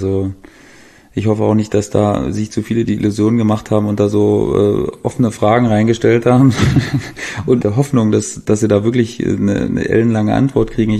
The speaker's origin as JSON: {"language": "German", "region": "Brandenburg", "country": "Germany", "tie": "born or raised there", "said": "Niederlausitz, meine Heimat."}